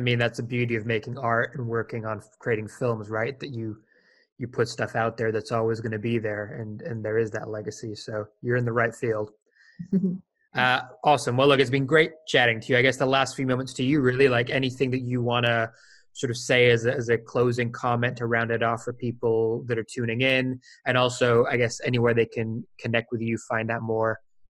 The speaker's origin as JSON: {"language": "English", "country": "Spain", "tie": "born or raised there", "said": "Like I grew up in Spain, and in Spanish, everyone swears like a chimney."}